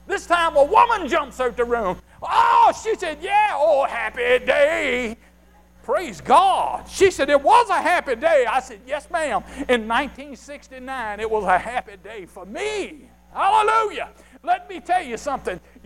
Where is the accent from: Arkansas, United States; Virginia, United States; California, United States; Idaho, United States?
Virginia, United States; Concord; I'm a country bumpkin from Concord, by the way. Yes, indeed. Born and bred in the state of Virginia, and I love Jesus.